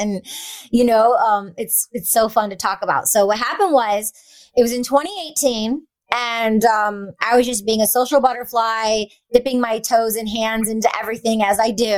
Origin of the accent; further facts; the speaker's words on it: Michigan, United States; born there; Sure. I come from a big Greek family. I was born in Michigan, and I love language.